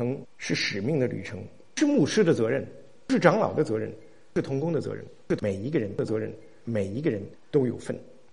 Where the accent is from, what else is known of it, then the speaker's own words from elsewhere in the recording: Inner Mongolia, China; 几年前我路过北京的时候，专门找见我在内蒙